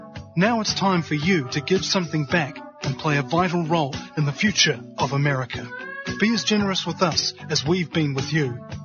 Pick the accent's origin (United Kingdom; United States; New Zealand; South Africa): New Zealand; Auckland; born there; I was born in Auckland, and after seeing a few small towns and big cities elsewhere in the country and around the world, I kind of dig it, man, personally.